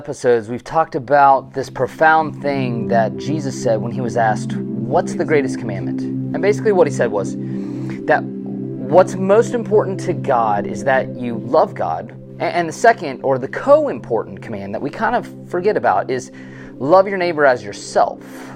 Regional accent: Ohio, United States; I'm from Ohio, so I love Ohio State. And then my family's from Kentucky, so I'm a Kentucky homer.

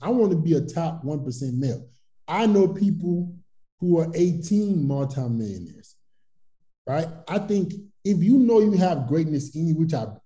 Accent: Nigeria; born there; But I was born in Nigeria. I came from a third world country.

